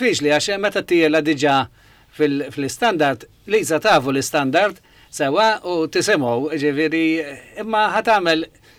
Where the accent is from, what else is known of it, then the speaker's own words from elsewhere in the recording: Birkirkara, Central Region, Malta; Din interessanti għaliex jiena rassi minn Birki Kara minn nanniet it-tnejn eċetera.